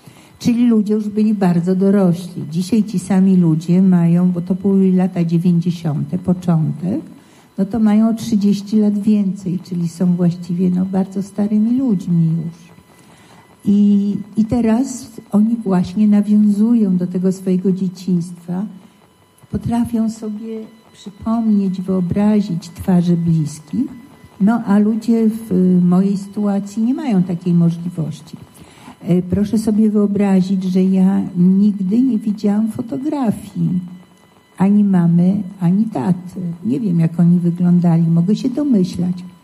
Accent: Michalin, Masovian Voivodeship, Poland; złapała dziecko i wyjechała pod Warszawę do Michalina i dlatego ja tam spędziłam dzieciństwo.

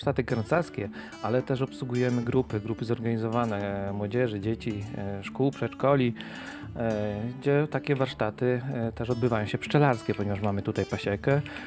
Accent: Lesko, Subcarpathian Voivodeship, Poland; Taki związek jest, że ja jestem rodowitym bieszczadnikiem. Pochodzę z Leska, urodziłem się w Lesku. Tam 30 lat spędziłem na działalności społecznej, kulturalnej.

